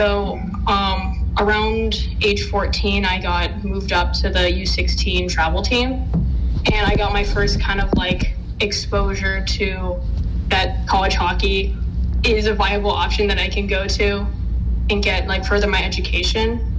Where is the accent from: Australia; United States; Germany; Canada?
United States; California; Yeah, so I'm from California, which is about 45 minutes away from San Francisco.